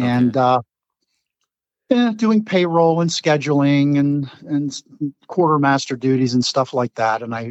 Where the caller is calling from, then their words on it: Pennsylvania, United States; I am in Pennsylvania, Montgomery County, about 20 miles from Philadelphia.